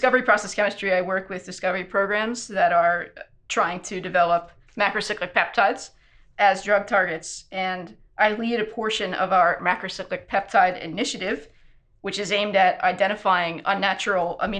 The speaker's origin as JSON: {"language": "English", "region": "New Jersey", "country": "United States", "said": "Sure. I'm from New Jersey, and I've been at Merck for about 5.5 years."}